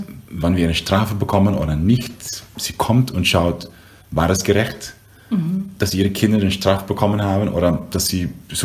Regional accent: Curaçao; German is a second language; also born or lived in Netherlands; weil ich bin in Holland geboren und mit meinem vierten Lebensjahr bin ich nach Curaçao, ist meine Mutter zurückgegangen in ihre Geburtsinsel, Curaçao in der Karibik. Und da habe ich Holländisch gesprochen. Und, aber ich habe eine dunkle Haut.

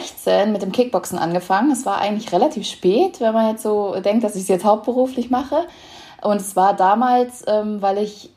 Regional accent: Lemgo, North Rhine-Westphalia, Germany; dann sind wir bei uns in Lemgo in Nordrhein-Westfalen, wo ich aufgewachsen bin

